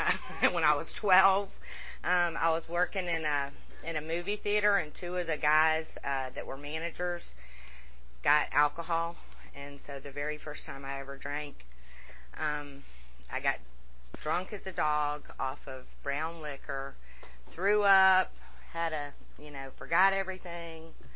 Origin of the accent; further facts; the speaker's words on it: Brookhaven, Georgia, United States; I grew up in Brookhaven. My house, literally, you could walk to the Brookhaven MARTA station from my house.